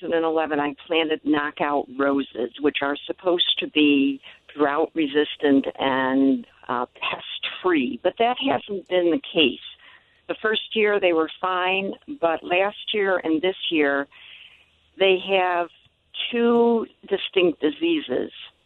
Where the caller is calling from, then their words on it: Long Beach Island, New Jersey, United States; Well, I'm calling from Long Beach Island, New Jersey, which is about 100 miles south of Manhattan.